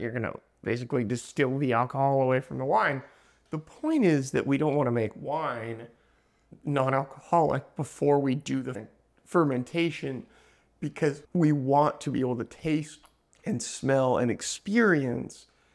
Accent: California, United States; That's how I grew up sailing on the San Francisco Bay

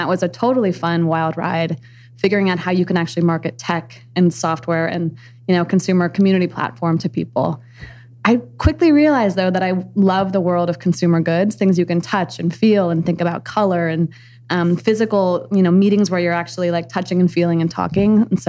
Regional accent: Minneapolis, Minnesota, United States; moved away as an adult; I came from Minneapolis, heart of the Midwest, and made my way out to California for college and then for business school

